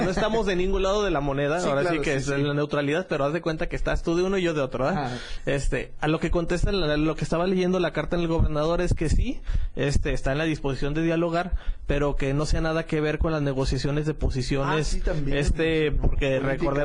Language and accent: Spanish; Guadalajara, Jalisco, Mexico; somos jaliscienses, somos tapatíos.